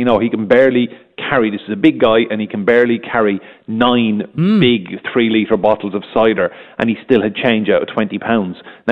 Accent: Ireland; I'm saying this as an Irish person as well

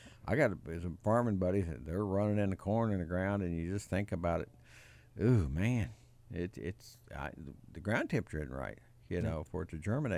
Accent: Missouri, United States; I'm from Missouri. You have to show me.

